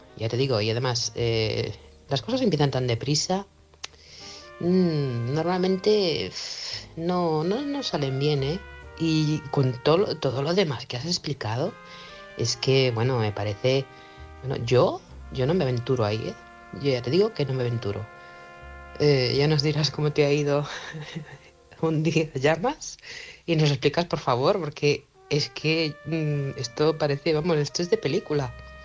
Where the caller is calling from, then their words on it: Manresa, Catalonia, Spain; corresponsal de Manresa, Barcelona.